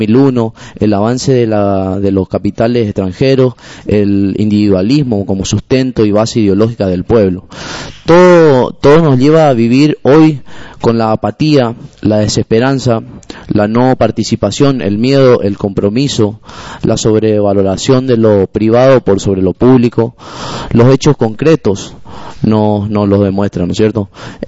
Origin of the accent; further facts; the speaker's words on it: Argentina; si eso sí lo hablamos nacionalmente, acá como argentino, ¿no es cierto?